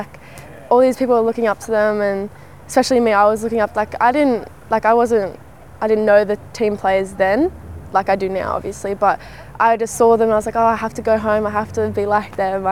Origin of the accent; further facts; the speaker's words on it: Australia; because I am Australian